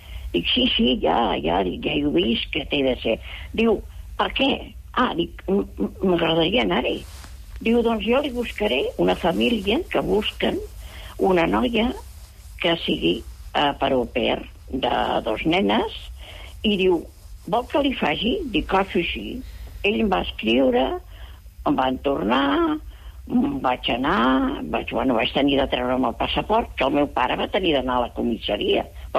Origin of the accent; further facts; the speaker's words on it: Barcelona, Catalonia, Spain; now in Premià de Mar, Spain; a Barcelona, jo soc de Barcelona. El que passa que visc ara a Premià, però jo soc de Barcelona i tota la vida fins al 94, després de les Olimpiades, ja vaig venir aquí a Premià.